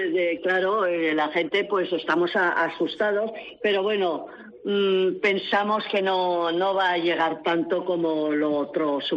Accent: Paiporta, Valencian Community, Spain; nos sentimos, que yo soy de Paiporta, nos sentimos un poco más seguros

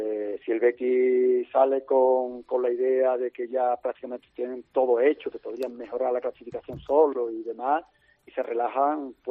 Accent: Seville, Andalusia, Spain; te preguntan, ¿eres español? ¿De dónde eres? Y de Sevilla

